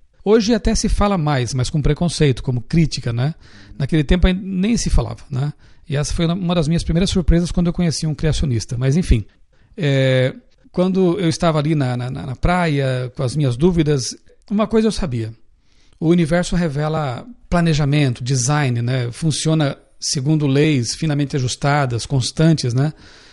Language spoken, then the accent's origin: Portuguese; Santa Catarina, Brazil; Eu sou natural de Santa Catarina, lá no sul do Brasil.